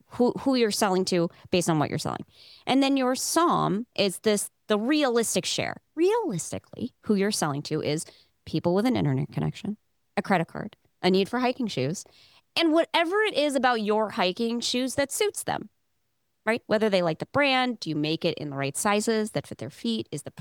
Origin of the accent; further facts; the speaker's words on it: Oregon, United States; I'm from Oregon originally.